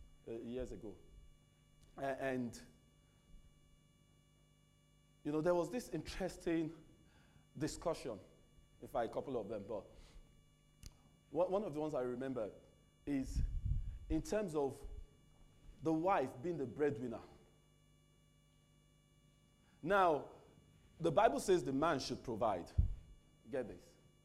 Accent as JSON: {"language": "English", "country": "United Kingdom", "said": "I'm British. If you don't believe, just because my accent, I'll bring my passport, you see."}